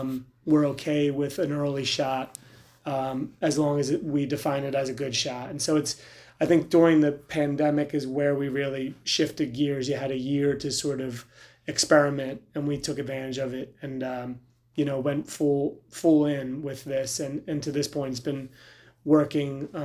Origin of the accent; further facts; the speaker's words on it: New Jersey, United States; which is not as easy as it was for me growing up in Jersey.